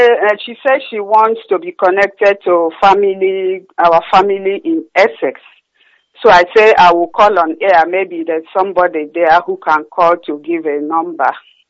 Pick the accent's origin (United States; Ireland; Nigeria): Nigeria; Arochukwu, Abia; I'm from Achara Ihe Chiowa in Arochukwu.